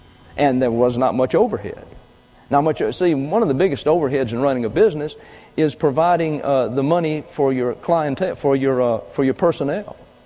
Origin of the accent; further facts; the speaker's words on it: Alabama, United States; And I was raised in South Alabama. And I was raised in South Alabama when cotton was king.